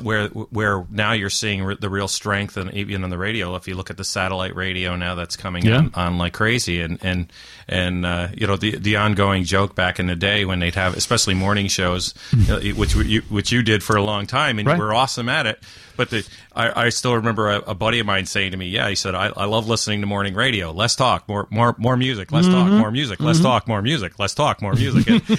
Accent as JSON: {"language": "English", "town": "Poestenkill", "region": "New York", "country": "United States", "tie": "born or raised there", "said": "I grew up in the great booming metropolis of Postenkill, New York. and growing up in Postenkill, right next to my mom and dad's house that they moved to when I was 7 years old"}